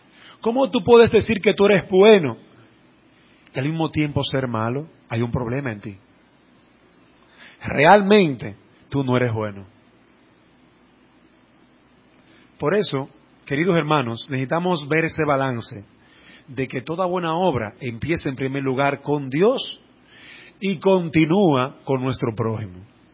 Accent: Dominican Republic; Según la ley, yo como dominicano, yo me voy de aquí y voy a Estados Unidos y allá hay leyes.

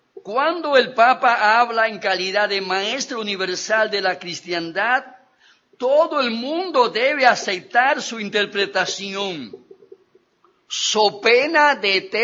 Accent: Nagua, María Trinidad Sánchez, Dominican Republic; born there; Esos campesinos de Nagua, donde yo nací, leyéndole en latín.

